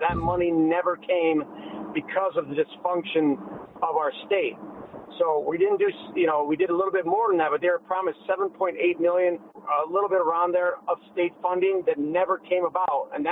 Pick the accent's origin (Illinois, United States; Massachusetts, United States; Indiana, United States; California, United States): Illinois, United States; Chicago; And as a Chicagoan, and that also complicated this fiercely as well.